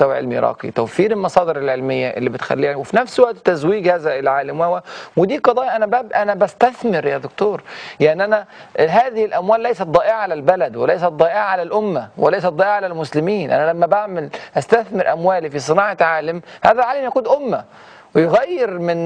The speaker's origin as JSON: {"language": "Arabic", "country": "Egypt"}